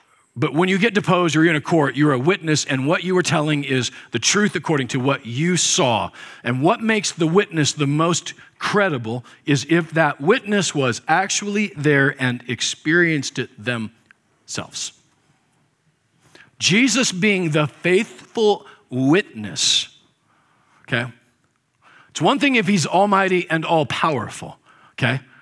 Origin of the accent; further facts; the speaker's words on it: Nebraska, United States; I'm from Nebraska, so I don't mean any disrespect.